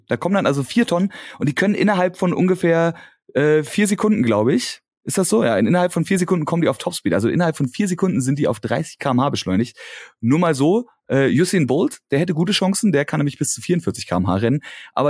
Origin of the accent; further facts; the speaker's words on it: Berlin, Germany; weil wir beide als Berliner, quasi Berlinerin, das Team Berlin vertreten dürfen